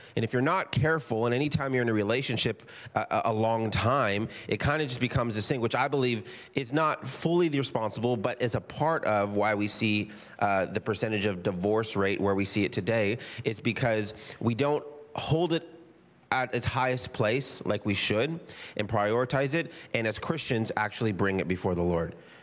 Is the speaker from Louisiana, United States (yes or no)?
no; Moses Lake, Washington, United States; born there; I have tons of family in Texas. We could have been in Texas. I was born in Moses Lake. I could have been living in Moses Lake.